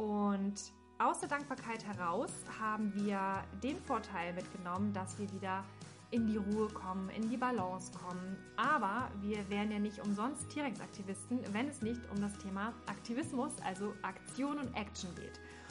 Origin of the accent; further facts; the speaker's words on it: Germany; so hey, ich bin Deutsch, ich komme aus Deutschland